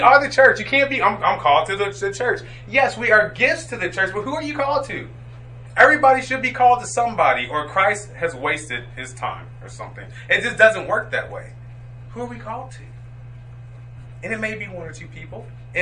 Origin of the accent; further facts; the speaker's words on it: Colombia; I'm from Columbia. And when I lived in Columbia, I was not a godly person by any means necessary.